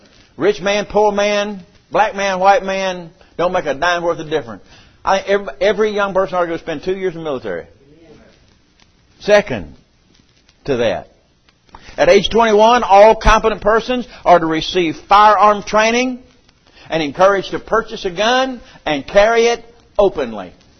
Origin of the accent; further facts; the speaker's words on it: United States; I'm an American. I'm so liberal sometimes I don't think I'm a Baptist.